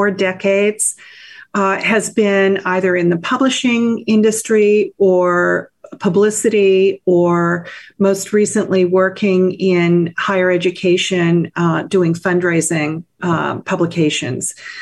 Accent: Palo Alto, California, United States; Well, I grew up here in the Bay Area. I grew up in Palo Alto, which was a wonderful place to grow up.

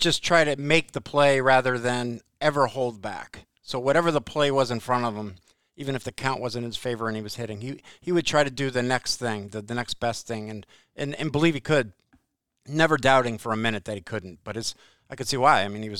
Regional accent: Watertown, Connecticut, United States; Yeah, I grew up in Watertown, Connecticut, at the Taft School. My dad was a teacher and three-sport coach at the prep school in the Taft School. I also went to Watertown High School, the public school, so both.

